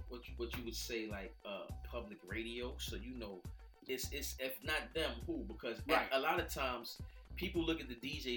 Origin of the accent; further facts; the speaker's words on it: Brooklyn, New York, United States; I grew up in Brooklyn, New York, in Bushwick, and I used to live on a block called Jefferson Avenue between Evergreen and Jefferson, Evergreen and Central.